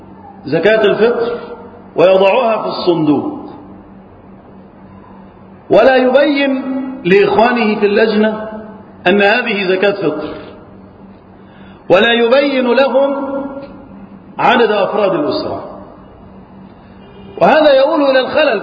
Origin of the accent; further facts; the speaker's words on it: Egypt; اللهم احفظ بلدنا مصر وسائر بلاد المسلمين من الفتن.